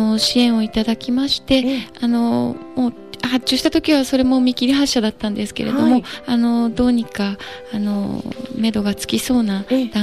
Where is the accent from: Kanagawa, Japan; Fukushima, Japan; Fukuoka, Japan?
Fukushima, Japan; 特に私たち福島の人間にとっては生活にこう直面しているというか日常に直結してしまっている問題で